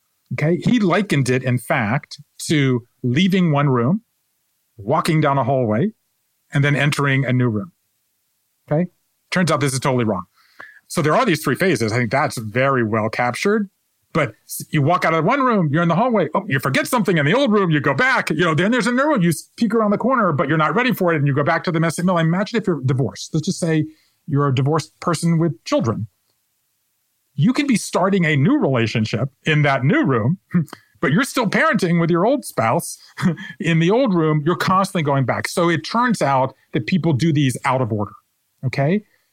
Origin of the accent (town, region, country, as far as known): Savannah, Georgia, United States; born or raised there